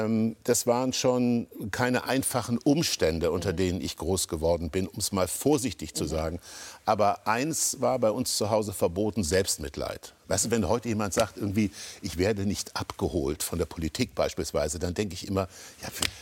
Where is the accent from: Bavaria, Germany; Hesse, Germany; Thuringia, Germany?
Hesse, Germany; Kassel; ich komme aus Kassel.